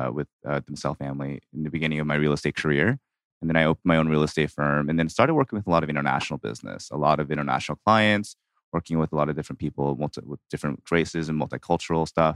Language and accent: English; Atlanta, Georgia, United States; I've been an Atlanta native for pretty much all my life. I grew up in Gwinnett.